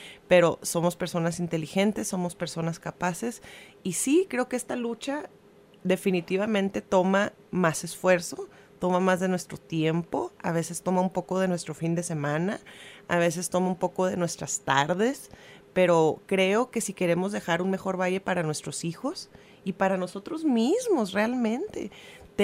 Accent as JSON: {"language": "Spanish", "region": "Chihuahua", "country": "Mexico", "said": "en Chihuahua, de donde soy yo"}